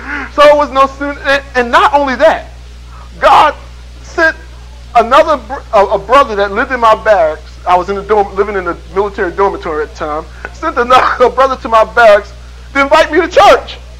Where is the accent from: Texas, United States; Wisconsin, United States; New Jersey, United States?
New Jersey, United States; Trenton; because I come from Trenton, New Jersey. We grew up on the streets, man.